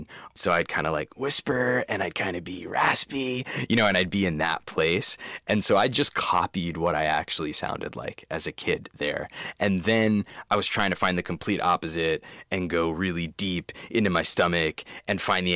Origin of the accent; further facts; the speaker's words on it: New Jersey, United States; Yeah, I mean, I grew up in New Jersey, and it was, there was this like burgeoning emo rock scene